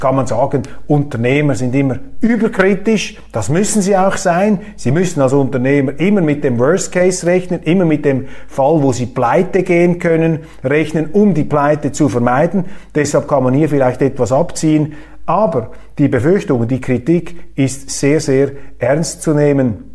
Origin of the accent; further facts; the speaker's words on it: Switzerland; ich bin Schweizer